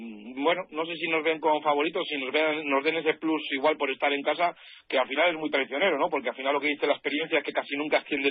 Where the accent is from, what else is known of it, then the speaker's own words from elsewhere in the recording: Cantabria, Spain; así que, bueno, muy muy cántabro y eso, bueno, llevo la sangre y eso no va a cambiar, esté donde esté.